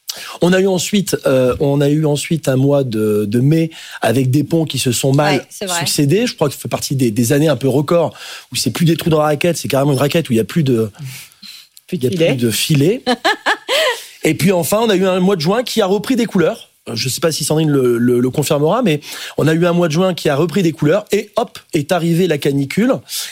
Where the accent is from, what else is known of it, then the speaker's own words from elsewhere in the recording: France; La conséquence visible chez nous en France, c'est l'inflation